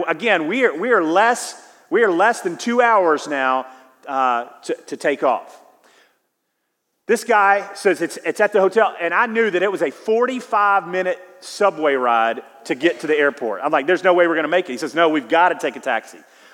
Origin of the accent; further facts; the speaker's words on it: United States; because I am an American and I have no idea what's happening